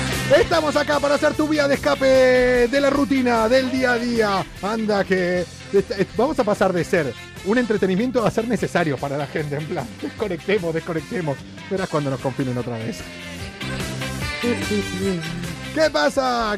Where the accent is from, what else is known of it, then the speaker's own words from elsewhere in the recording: Argentina; moved away; desde que me vine de Argentina.